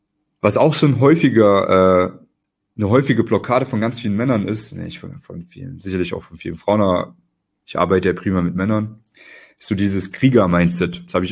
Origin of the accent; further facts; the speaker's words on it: East Germany, Germany; born there; ich bin ja in Ostdeutschland geboren, man hört es mir vielleicht nicht mehr an.